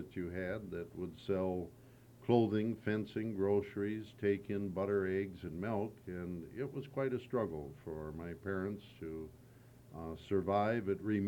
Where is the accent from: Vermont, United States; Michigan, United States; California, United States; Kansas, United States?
Michigan, United States; Suttons Bay; born there; I was born in Sutton's Bay, and the date distinguishes itself not on any calendar, but in my own memory, June 10th, 1921.